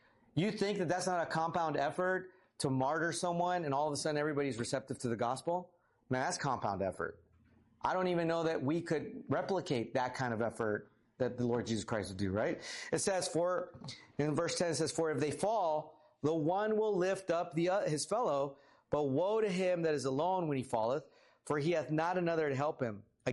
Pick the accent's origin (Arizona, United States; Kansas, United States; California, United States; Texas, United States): Texas, United States; I grew up in the Rio Grande Valley where it's like literally 20 degrees hotter than it is here. And there's like 20% more humidity all year round.